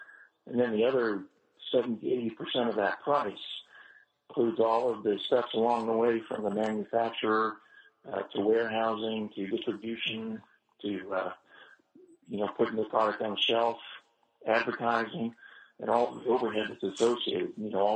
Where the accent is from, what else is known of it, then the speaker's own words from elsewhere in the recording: Florida, United States; now in Plano, United States; Well, I live in Plano, Texas, which is just north of Dallas. Well, actually, I'm from Florida originally.